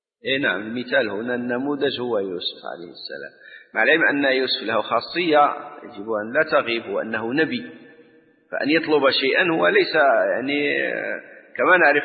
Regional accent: Morocco; احنا عندنا في المغرب ممكن واحد حياته كلها في النيابة

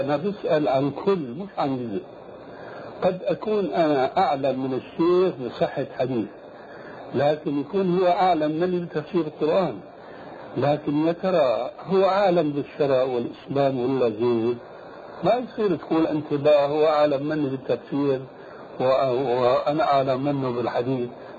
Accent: Syria; يقولون عندنا في الشام

